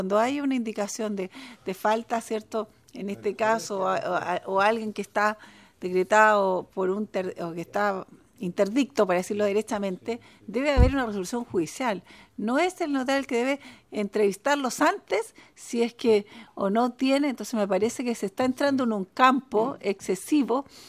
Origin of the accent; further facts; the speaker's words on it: Cabrero, Biobío, Chile; yo vengo a un municipio de Cabrero, que es 20.000 habitantes, era concejala